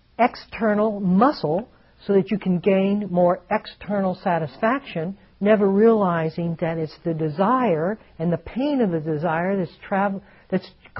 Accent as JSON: {"language": "English", "region": "Ohio", "country": "United States", "said": "Another example is that I come from Ohio, which is corn country."}